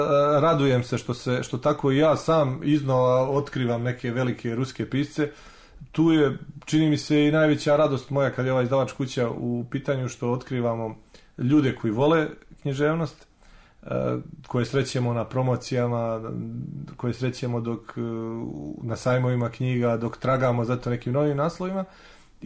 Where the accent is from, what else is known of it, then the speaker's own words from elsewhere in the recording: Raška District, Serbia; ja sam iz Stare Raške